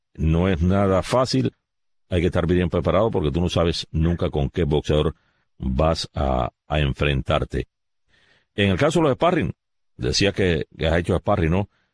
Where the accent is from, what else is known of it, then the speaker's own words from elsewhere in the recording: Cuba; somos cubanos, nos encanta el arroz con frijoles